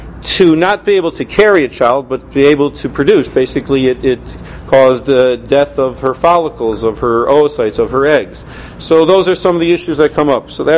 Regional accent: Detroit, Michigan, United States; now in New York, United States; So I've lived in New York for many years, even though I came from Detroit originally. I lived in New York for many years. I went to medical school in Detroit

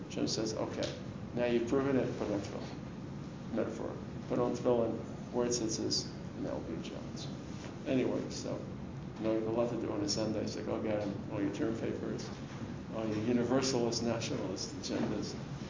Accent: Baltimore, Maryland, United States; So I'm from Baltimore, actually.

